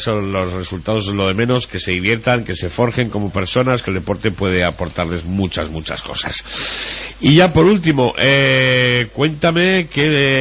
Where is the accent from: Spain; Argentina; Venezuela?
Spain; Tudela, Navarre; Es que los de Tudela somos muy de Tudela, claro.